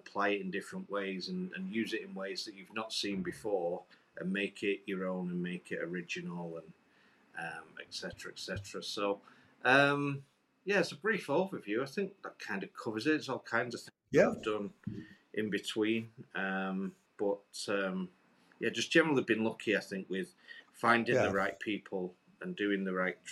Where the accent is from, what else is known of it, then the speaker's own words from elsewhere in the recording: Yorkshire and the Humber, United Kingdom; And being a Yorkshireman, I bought him some drinks because...